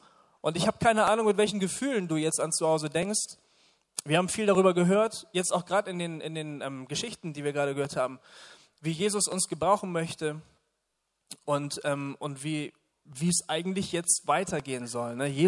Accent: Bremen, Germany; Ich habe da auf dem Marktplatz in Bremen, das ist ja meine Heimatstadt, da komme ich gebürtig her, für mich war das was ganz Besonderes.

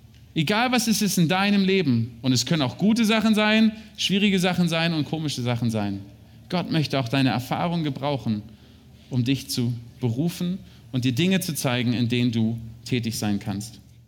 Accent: Berlin, Germany; now in London, United Kingdom; als Berliner, der in London arbeitet

